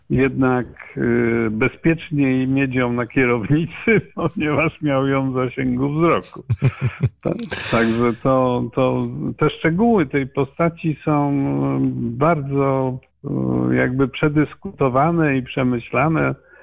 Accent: Poznań, Greater Poland Voivodeship, Poland; bo wychowałem się na Łazarzu Poznańskim

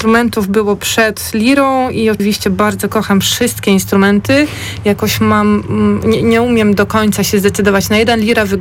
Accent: Greater Poland Voivodeship, Poland; Sama pochodzę z południa Wielkopolski

